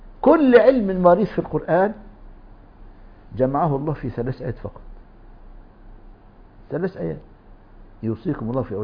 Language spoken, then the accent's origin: Arabic; Egypt; يعني أختم حديثي بقصة طريفة وقعت عندنا في مصر أيام السادات في السبعينات.